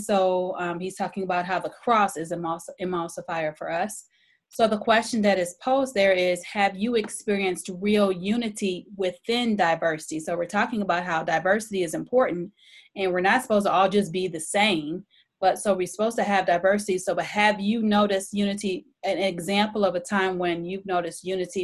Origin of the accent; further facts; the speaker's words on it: United States; You know, obviously I was from the States or whatever.